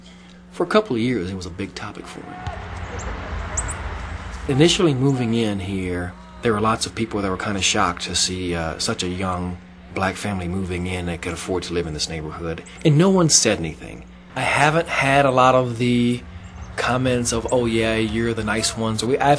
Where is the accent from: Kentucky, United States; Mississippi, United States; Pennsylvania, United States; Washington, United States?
Mississippi, United States; I mean, I grew up in Mississippi, and in Mississippi, there were very few people of the Jewish faith.